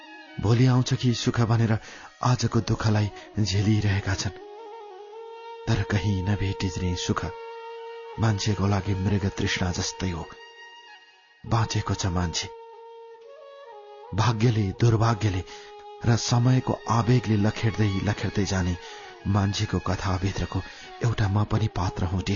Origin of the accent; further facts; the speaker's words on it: Bhaktapur, Bagmati, Nepal; also born or lived in Panauti; हामी चारजनाको परिवार भक्तपुरमा बस्न थालेको धेरै वर्ष भइसक्यो मेरो बालापन मैले काठमाडौँ खाल्डोभित्रको भक्तपुरमा बिताएको छु